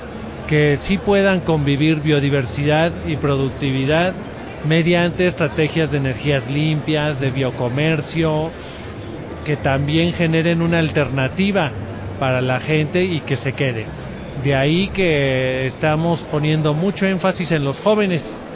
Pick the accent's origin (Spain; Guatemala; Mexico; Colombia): Mexico; te lo digo como mexicano, yo soy de México